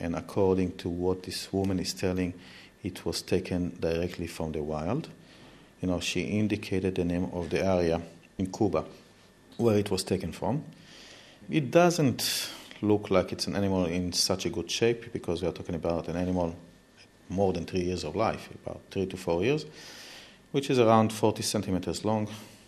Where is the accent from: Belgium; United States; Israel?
Israel; of course, I'm from Israel.